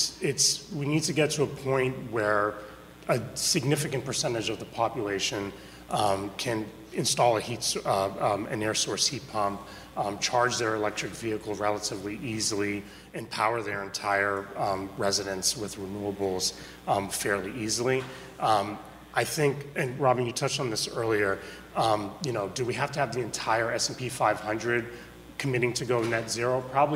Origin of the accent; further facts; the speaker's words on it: Boston, Massachusetts, United States; I'd never experienced anything like that in my growing up in Boston